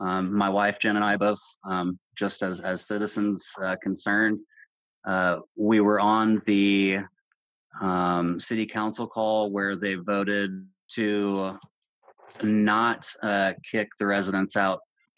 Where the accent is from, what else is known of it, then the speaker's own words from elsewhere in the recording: Bloomington, United States; And I'm sorry, I'm from Bloomington. It's a small enough town